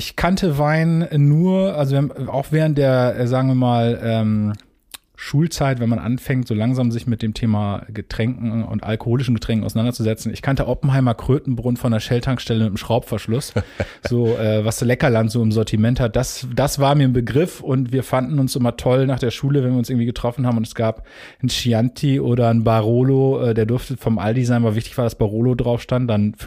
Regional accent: Hamburg, Germany; Ich komme aus Hamburg

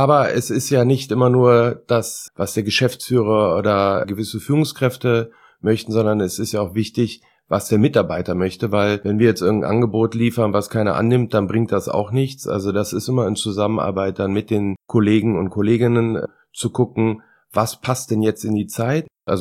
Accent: Langenfeld, North Rhine-Westphalia, Germany; Also ich bin hier in Langenfeld auch mit Tennis groß geworden.

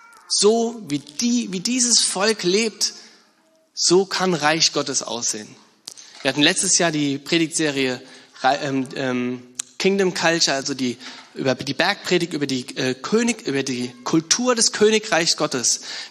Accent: Rhineland-Palatinate, Germany; ich komme aus der Nähe von Mainz

